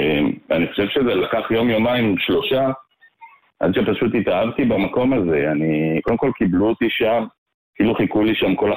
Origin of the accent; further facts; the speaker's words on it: Jerusalem, Jerusalem District, Israel; now in Ra'anana, Israel; אני ישראלי, מלידה, תושב רעננה, גדלתי בירושלים דווקא.